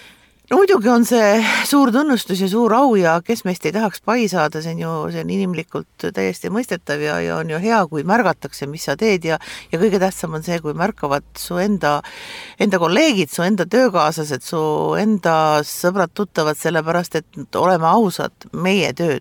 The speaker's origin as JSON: {"language": "Estonian", "region": "Saare County", "country": "Estonia", "said": "oleme uhkusega saarlased"}